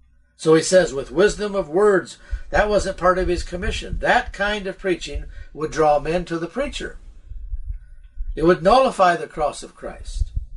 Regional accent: United States; I was born in the 40s. I was a post-World War II baby. And as a result of that, I grew up in America

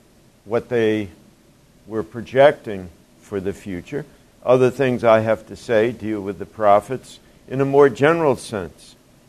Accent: Boston, Massachusetts, United States; I grew up in the Boston area.

